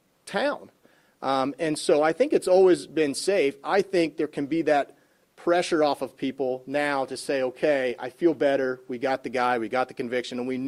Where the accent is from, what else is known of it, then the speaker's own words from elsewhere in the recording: Carroll County, United States; I was born and raised here in Carroll County. I left, of course, to go to graduate or college and law school, but then I came back. And so this has always been my hometown.